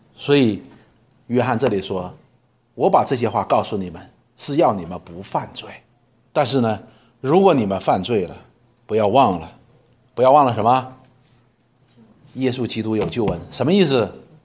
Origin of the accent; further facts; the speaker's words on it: China; 我们中国人讲说滴水之恩当以涌泉相报